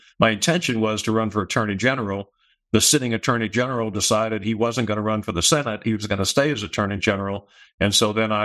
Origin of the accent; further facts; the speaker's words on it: United States; You know, as an American, I'm going to call that out every time